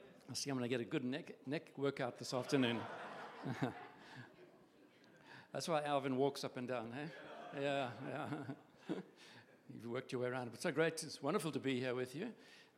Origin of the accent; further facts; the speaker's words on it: Durban, KwaZulu-Natal, South Africa; well, I'm from Durban